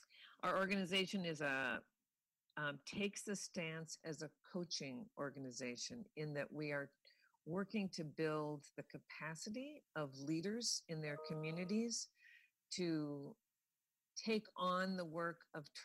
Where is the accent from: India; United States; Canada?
United States; Racine, Wisconsin; moved away as an adult; also born or lived in Madison; now in San Francisco, United States; I'm from Wisconsin, grew up in Racine, lived in Madison for most of my adult life